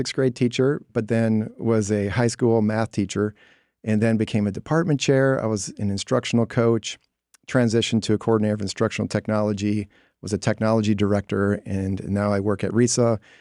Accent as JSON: {"language": "English", "region": "Minnesota", "country": "United States", "lives_now": "Georgia, United States", "said": "Originally, I am from Minnesota. That's where my parents had settled."}